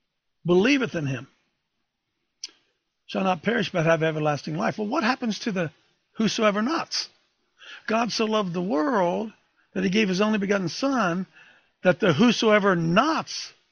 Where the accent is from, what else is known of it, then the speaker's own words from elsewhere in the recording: England, United Kingdom; As an Englishman, I know all those big words.